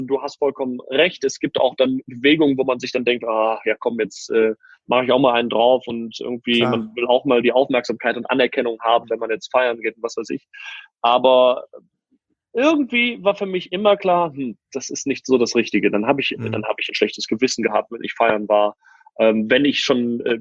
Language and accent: German; Wuppertal, North Rhine-Westphalia, Germany; Aber wir kommen aus Wuppertal.